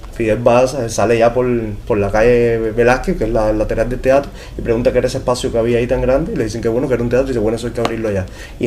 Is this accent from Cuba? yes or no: yes; Cuba; nos cuesta como cubanos saber cómo a veces estamos como la mente soñando lo que no tenemos realmente